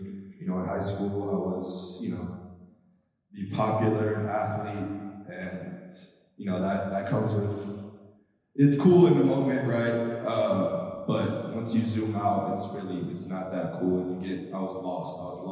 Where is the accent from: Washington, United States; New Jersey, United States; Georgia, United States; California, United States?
California, United States; I'm from the Bay Area originally, so bigger cities. So coming here was definitely a culture shock, to say the least.